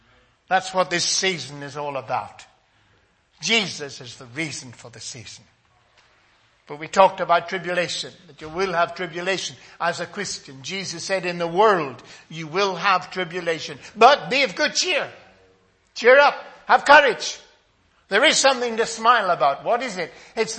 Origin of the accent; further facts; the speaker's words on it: Northern Ireland, United Kingdom; I come from Northern Ireland. Look at the violence we've had there.